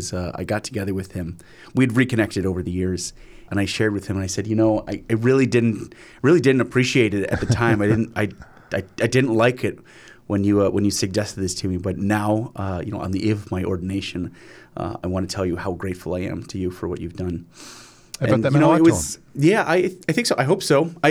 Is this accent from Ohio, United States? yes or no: yes; Timberlake, Ohio, United States; I grew up on the east side. I grew up in a little village called Timberlake. If you know where Eastlake, Willoughby, Menor, that area, I grew up over there.